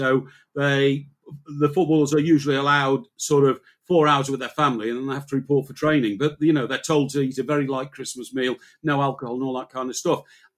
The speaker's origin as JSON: {"language": "English", "town": "Chester", "region": "North West England", "country": "United Kingdom", "tie": "born or raised there", "said": "when I grew up on Merseyside, and I was born and brought up in Chester, which is not Merseyside, it's Cheshire, and it's at the end of the Wirral."}